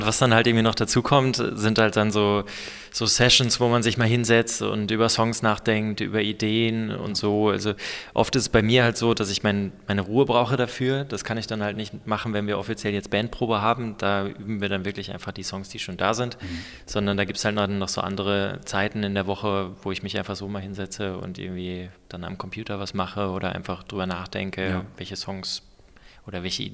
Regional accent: Bocholt, North Rhine-Westphalia, Germany; also born or lived in Cologne / Vienna; now in Kiel, Germany; Ich komme aus Bocholt in NRW, das muss jeder kennen, definitiv. Nee, so Oberhausen, die Ecke da irgendwo im Norden NRWs in Richtung holländische Grenze. Und dann in Köln studiert, kurz in London gewesen, nach Wien und dann nach Kiel.

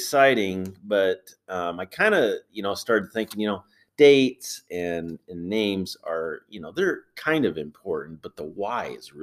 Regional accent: Alden, Iowa, United States; also born or lived in Cedar Rapids; Well, my story kind of starts in Cedar Rapids, Iowa. I was born in Cedar Rapids, and at 2 weeks old, I was adopted. And … I came to Alden, like I said, at about 2 weeks old.

